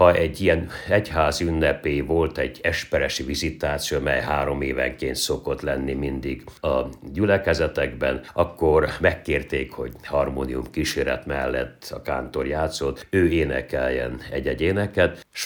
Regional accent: Transylvania, Romania; Én egy egyszerű, vagy úgymond tiszta, földműves falusi családban születtem és nőttem fel. Kevés könyvünk volt, visszaemlékszem, hogy biztos volt 3 könyvünk, volt a Biblia, amit egy mezőségszéli magyar református családban olvastak is.

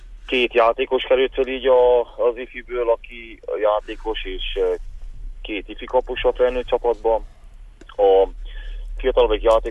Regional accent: Székely Land, Romania; úgyhogy itt születtem, itt nőttem fel, és büszke vagyok a nemzetemre, és ezt büszkén képviselem Székelyföldöt.

